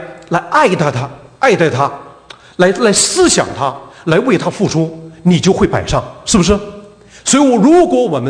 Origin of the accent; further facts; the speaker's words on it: Northeast China, China; 我每次回到我自己东北的家里面